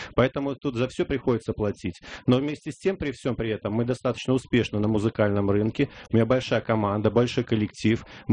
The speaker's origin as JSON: {"language": "Russian", "country": "Belarus", "tie": "born or raised there", "said": "древняя белорусская фамилия, я родом из Белоруссии."}